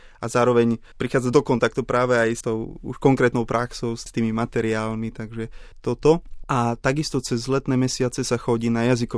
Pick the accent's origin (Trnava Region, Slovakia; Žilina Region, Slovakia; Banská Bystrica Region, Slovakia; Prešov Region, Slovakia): Žilina Region, Slovakia; Nová Bystrica; Pochádzam z Novej Bystrice, je to malá dedina na Kysuciach.